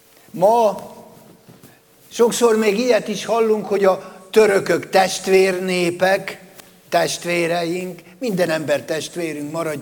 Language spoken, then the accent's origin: Hungarian; Hungary; egy kis remény sugár az, hogy mi magyarok vagyunk. Az, hogy mi itt élünk.